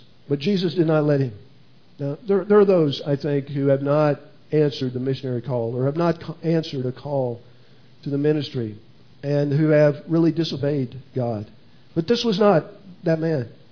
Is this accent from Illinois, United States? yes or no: yes; Illinois, United States; I ministered at a church near where I grew up in Illinois.